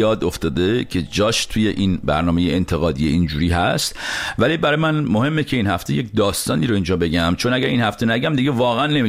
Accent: Iran; moved away as an adult; now in Los Angeles, United States; من تازه از ایران اومدم خارج.

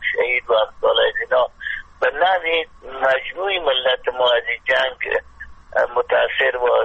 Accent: Afghanistan; moved away as an adult; now in Pakistan; از افغانستان فرار کردم، آمدم در پشاور.

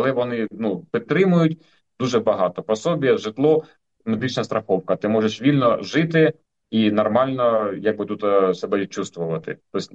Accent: Mariupol, Donetsk Oblast, Ukraine; вони визнають, що я з України, з Маріуполя

